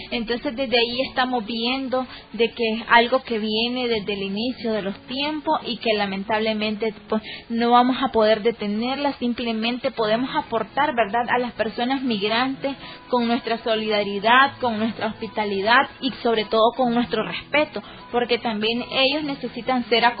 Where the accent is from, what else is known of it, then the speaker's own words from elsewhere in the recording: Nicaragua; Es una situación de la cual nosotros, pues, como nicaragüenses, no somos ajenos a vivirla